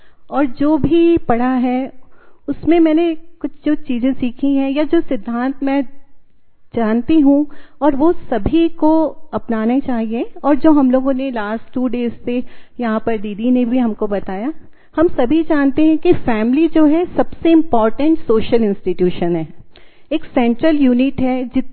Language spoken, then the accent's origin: Hindi; Indore, Madhya Pradesh, India; मैं इंदौर से हूँ।